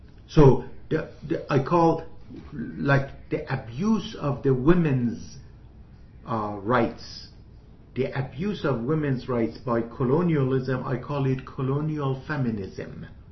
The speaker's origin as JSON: {"language": "English", "town": "Natanz", "region": "Isfahan", "country": "Iran", "tie": "born or raised there", "said": "my hometown of Natanz, Iran"}